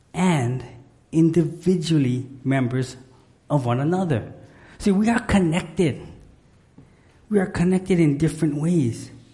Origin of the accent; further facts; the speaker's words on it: Hawaii, United States; born there; I'm not Hawaiian, okay, I'm Okinawan, but you was born here, you live here